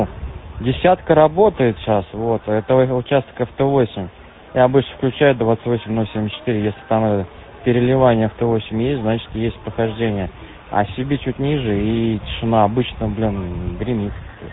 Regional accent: Chernogolovka, Moscow Oblast, Russia; а так и с Московской области Шумоголовка прием.

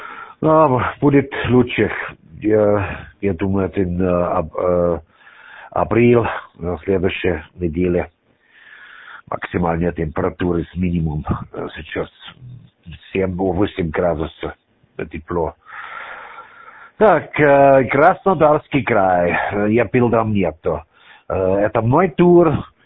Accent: Austria; Russian is a second language; я был из Австрии

